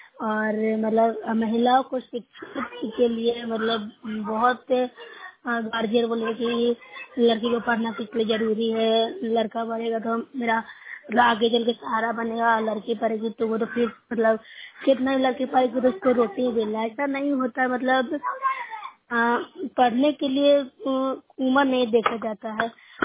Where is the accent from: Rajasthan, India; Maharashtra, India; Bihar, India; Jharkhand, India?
Bihar, India; मैं Nusra block से हूँ, जिला नालंदा की निवासी हूँ।